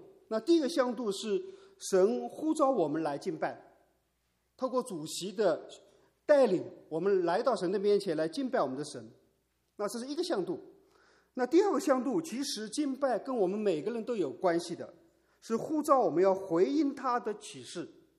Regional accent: China; 今年对我们中国人来说很特别，一月份可以过两次年

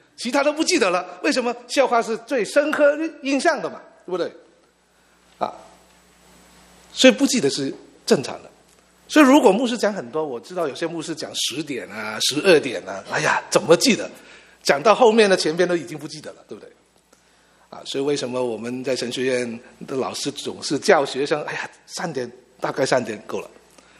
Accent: China; 神为什么不拣选我们中国人我们的中文比较简单一点

